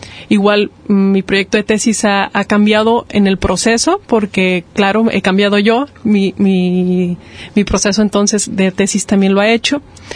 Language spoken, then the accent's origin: Spanish; Zacatecas, Mexico; yo vengo del estado de Zacatecas, es algo que aquí me alegra comunicarlo.